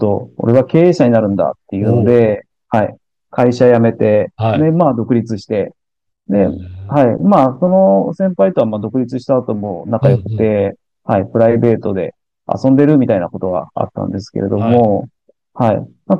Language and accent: Japanese; Aichi, Japan; 私愛知県出身なんですけど、愛知県のスーパーに勤めまして、